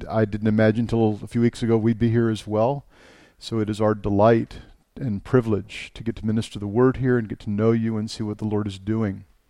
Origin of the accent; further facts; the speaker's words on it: Texas, United States; I'm from Texas, so I feel like I should say howdy instead of good day.